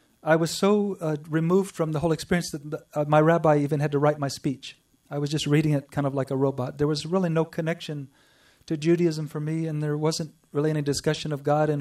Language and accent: English; North Carolina, United States; North Carolina. My dad was a doctor at Duke University, and my mom was a school teacher of English. And I was raised in the Jewish faith.